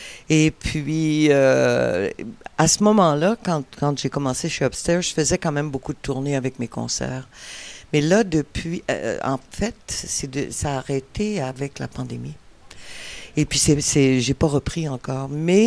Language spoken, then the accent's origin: French; Loretteville, Quebec, Canada; c'est chez nous, hein. C'est là que j'ai fait mes premières armes. C'est là que j'ai étudié. Je viens de Loretteville.